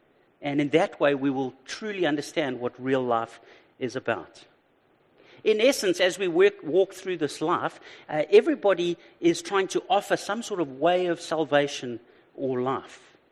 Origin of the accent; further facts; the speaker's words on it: Durban, KwaZulu-Natal, South Africa; Now, I'm from Durban, and the school thing's not a big thing